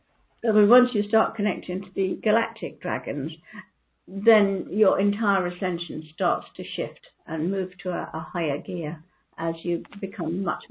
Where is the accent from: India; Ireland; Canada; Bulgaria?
India; When I was a child, I was brought up in India